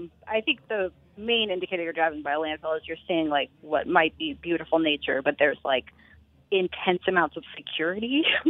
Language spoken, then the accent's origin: English; Austin, Texas, United States; I grew up in Texas in Austin, and we have a landfill that I used to drive past